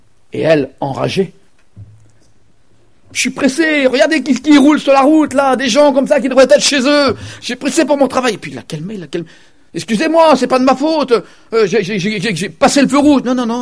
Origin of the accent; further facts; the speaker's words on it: Paris, Île-de-France, France; parce que moi je suis parisien, une ville pas mal encombrée vers les 5h30. Puis chez nous, à Paris, c'est aussi très encombré, cette ville-là.